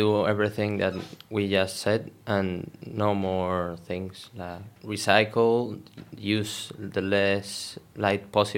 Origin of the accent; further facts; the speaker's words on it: Spain; I come from Spain.